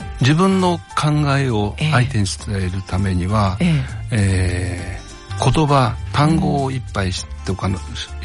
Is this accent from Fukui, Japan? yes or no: no; Oita, Japan; born there; 生まれは九州の大分なんですね、はい、で先般ちょっと田舎の方に 私の兄が実家の方でいますんで